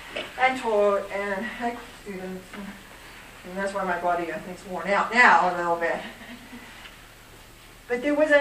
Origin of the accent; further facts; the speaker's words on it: New Zealand; moved away; I'm from New Zealand originally, which is why I speak a little bit funny sometimes, and I got the inner calling to go back home